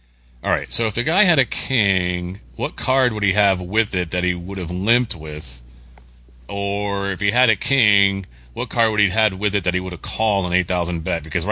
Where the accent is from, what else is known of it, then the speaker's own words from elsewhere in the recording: Connecticut, United States; That's because we're both from Connecticut.